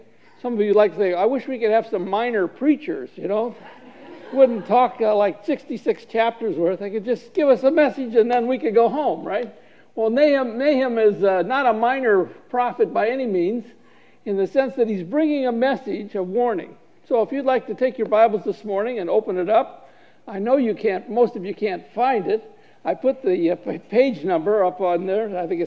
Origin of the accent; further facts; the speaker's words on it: Ohio, United States; I grew up in the Midwest, you know, in the state of Ohio, which is at the end of Tornado Alley.